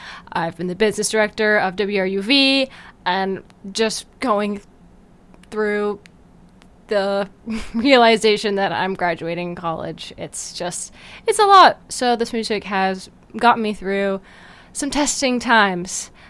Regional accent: Pennsylvania, United States; Fun fact, I'm from Pennsylvania, so I have a really long drive back home

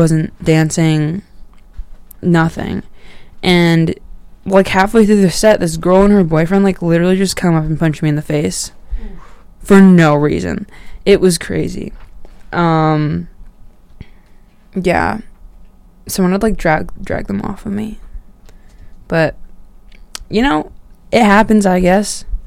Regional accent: Athens, Ohio, United States; when I saw them in my hometown in Athens, Ohio

